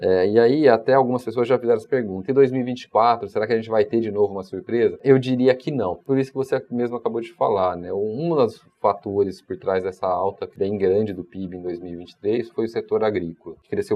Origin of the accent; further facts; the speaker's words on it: Brazil; E, obviamente, eu sou brasileiro